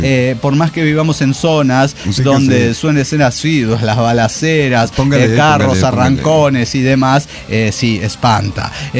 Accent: Mexico City, Mexico; Yo también, soy tehuacanense. Digo, no, tehuacanera. En realidad no, soy de Ciudad de México.

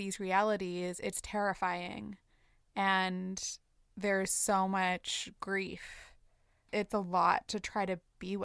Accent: Canada; growing up in Canada at the time that we did, being settlers

